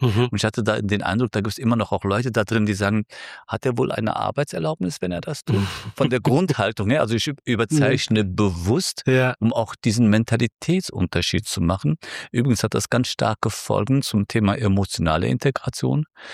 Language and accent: German; Cologne, North Rhine-Westphalia, Germany; für einen Rheinländer, und ich komme aus Köln